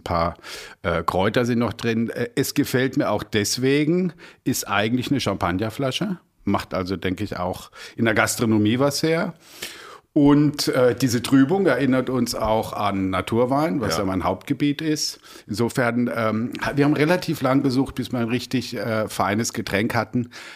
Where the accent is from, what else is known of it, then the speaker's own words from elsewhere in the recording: Landau, Rhineland-Palatinate, Germany; now in Berlin, Germany; Gebürtig bin ich aus der Pfalz, aus Landau und da auch in einer Weinbaufamilie väterlichenseits aufgewachsen.